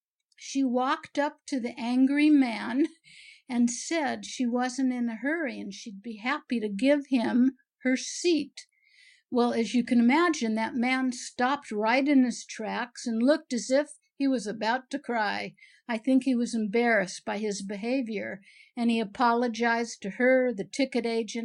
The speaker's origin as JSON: {"language": "English", "town": "Los Angeles", "region": "California", "country": "United States", "tie": "born or raised there", "said": "the gate next to mine was going to board with people going from Heathrow to LAX, you know, my hometown."}